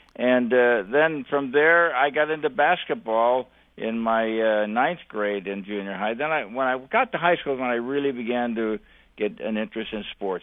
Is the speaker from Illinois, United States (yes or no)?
no; San Francisco, California, United States; also born or lived in San Jose; So basically, I was born in San Jose, but totally raised in San Francisco.